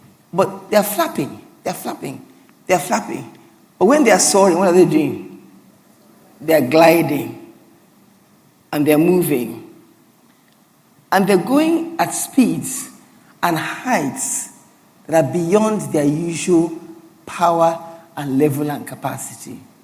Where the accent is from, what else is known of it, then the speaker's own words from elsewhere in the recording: Port Harcourt, Rivers, Nigeria; By the way, I'm from Port Harcourt. So I preach in two languages.